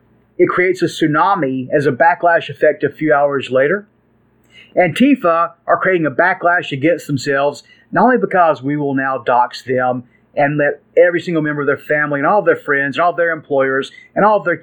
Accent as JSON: {"language": "English", "region": "Arkansas", "country": "United States", "tie": "born or raised there", "said": "I was raised in the South where football is huge, and I grew up playing football"}